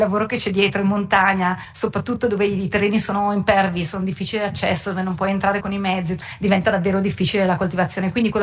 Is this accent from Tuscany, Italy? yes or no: no; Ospitaletto, Lombardy, Italy; non sono originaria di qua, sono bresciana, sono di Ospitaletto. Ho vissuto per tantissimi anni all'estero